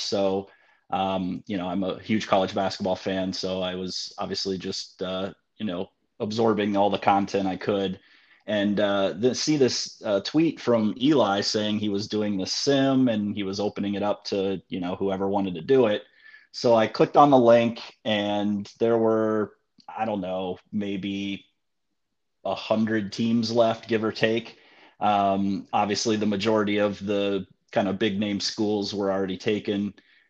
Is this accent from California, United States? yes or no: no; Ohio, United States; I'm from Ohio. I live there now, so they're about an hour away from me.